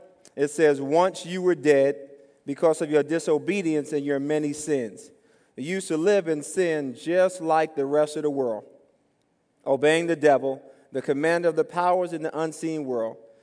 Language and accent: English; New York City, New York, United States; For example, I grew up in New York City, and when I grew up, we had we didn't go to Ralph's and Bond's.